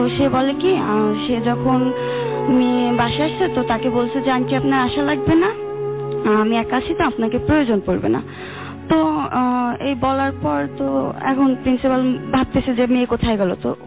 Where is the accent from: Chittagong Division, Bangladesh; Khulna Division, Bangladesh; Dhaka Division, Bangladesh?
Khulna Division, Bangladesh; Khulna; খুলনা নিরালা থেকে আসছি।